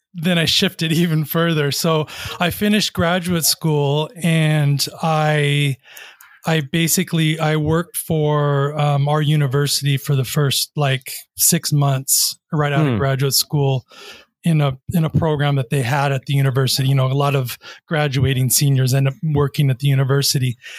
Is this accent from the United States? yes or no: yes; Long Beach, California, United States; also born or lived in Orange County; And so I was born in Orange County and I grew up in Long Beach. And I went to school in Long Beach State, and I studied criminology of all things.